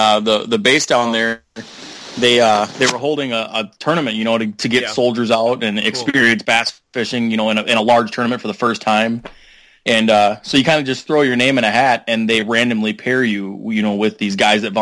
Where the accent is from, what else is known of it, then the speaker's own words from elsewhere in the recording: Sussex, Wisconsin, United States; I'm from Sussex, Wisconsin.